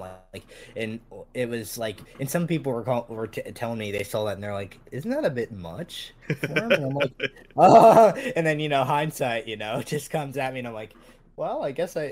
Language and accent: English; Cincinnati, Ohio, United States; Red fan, I'm from Cincinnati, I'm from around the Cincinnati area